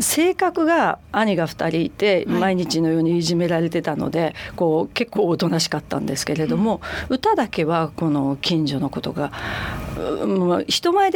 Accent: Kyushu, Japan; 田舎ですから、私九州なんですけれども

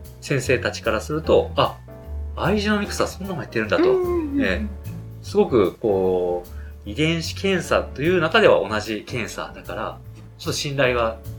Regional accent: Osaka, Japan; あ、出身は大阪でして、なのでもう地元に帰った感覚で動いております。

